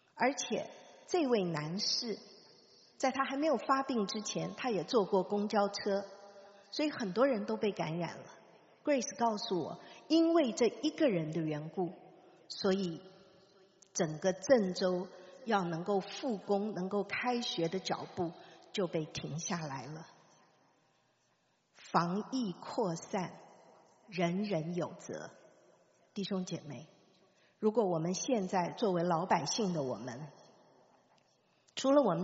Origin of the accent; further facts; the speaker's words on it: Taiwan; 我记得小的时候在台湾到处都有一个标语